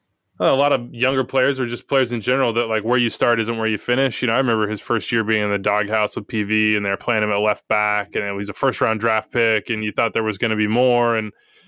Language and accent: English; Kansas City, Missouri, United States; As a kid in Kansas City, I want to play for my hometown team for more than a decade.